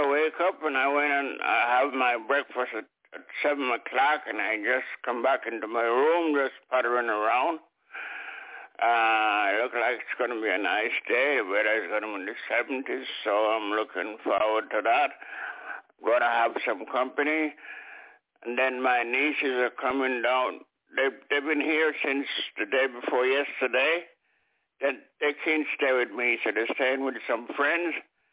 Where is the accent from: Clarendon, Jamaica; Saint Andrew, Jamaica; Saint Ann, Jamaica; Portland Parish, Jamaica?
Clarendon, Jamaica; born there; I was born in one of the parishes of Clarendon and St. Anne. The river divided the parish of St. Anne from Clarendon, and I was born in the Indian town in the Clarendon side of the river.